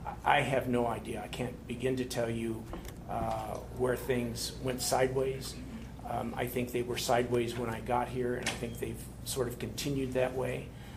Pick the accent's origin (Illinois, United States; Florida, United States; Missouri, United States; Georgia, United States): Missouri, United States; I'm from Missouri, which at that point was not a right-to-work state. And that's my background. It's that blue-collar background.